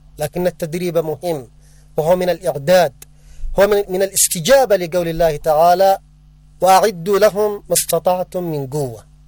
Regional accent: Yemen; نحن كشعب يمني على المستوى الرسمي والشعبي وعلى المستوى العسكري وفي كل المجالات

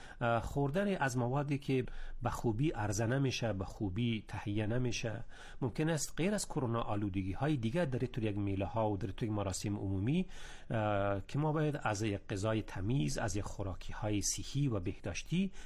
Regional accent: Afghanistan; تجربه خودم است به عنوان یک افغان

